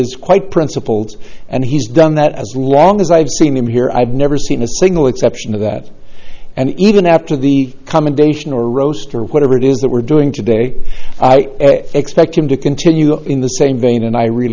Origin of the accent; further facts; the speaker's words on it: Nipomo, California, United States; I'm from Napomo